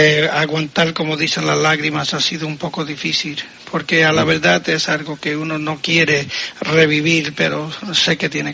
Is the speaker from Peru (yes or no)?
no; Puerto Rico; born there; also born or lived in Málaga, Spain; Yo nací en Puerto Rico.